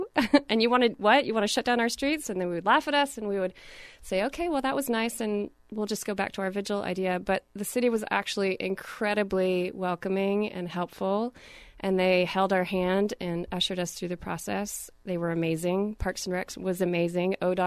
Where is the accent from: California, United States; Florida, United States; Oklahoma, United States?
California, United States; San Francisco; now in Ashland, United States; I'm from San Francisco. That's where I spent most of the time.